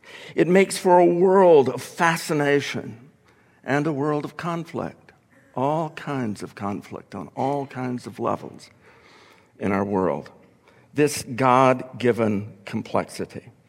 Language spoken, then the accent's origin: English; Texas, United States; I was born in East Texas. I grew up in these little towns in East Texas. They have influenced me.